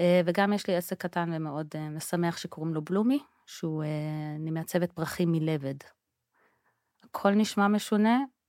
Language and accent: Hebrew; Jerusalem, Jerusalem District, Israel; אני ירושלמית מלידה, גדלתי בירושלים, ממש באותו רחוב שאני גרה בו גם עכשיו. בית דתי-לאומי, רגיל סטנדרטי.